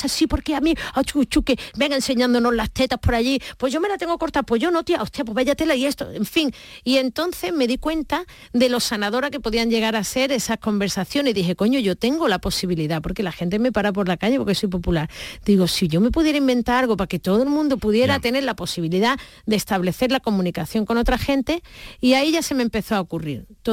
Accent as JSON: {"language": "Spanish", "town": "Seville", "region": "Andalusia", "country": "Spain", "said": "Sí, yo soy sevillana, sí. Yo nací en la calle Miguel del Cid, ahí en San Lorenzo, sí, más o menos. Pero mis padres con 3 años se mudaron a San Diego, California, o sea que me he criado en la barriada de San"}